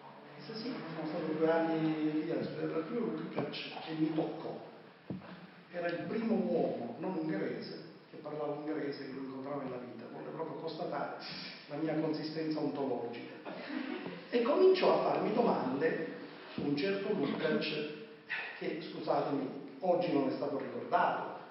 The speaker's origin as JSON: {"language": "Italian", "region": "Sicily", "country": "Italy", "said": "essendo siciliano sono il più sudicio"}